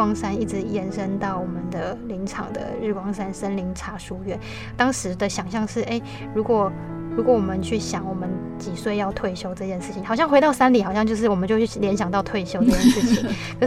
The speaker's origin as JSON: {"language": "Chinese", "town": "Sanxing", "region": "Yilan County", "country": "Taiwan", "tie": "born or raised there", "said": "因为我小时候住在三星嘛，我们刚好在天颂碑那边的上面"}